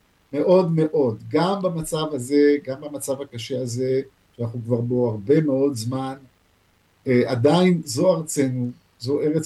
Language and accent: Hebrew; Jerusalem, Jerusalem District, Israel; וגדלנו כילדים מאושרים ברמת אשכול בירושלים.